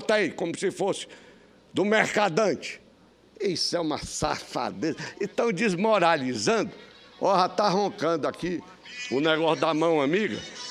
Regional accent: Piauí, Brazil; eu sou lá do Piauí, quando a gente mata o pau, mostra a cobra

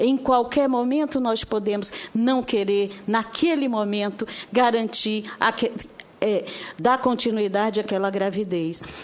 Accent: Rio de Janeiro, Brazil; Eu sou do Rio de Janeiro

